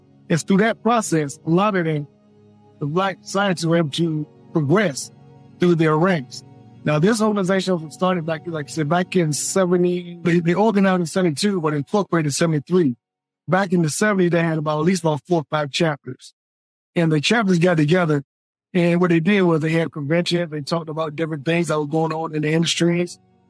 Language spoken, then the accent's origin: English; Washington, District of Columbia, United States; I was raised in Washington, D.C. I graduated from the D.C. public school system.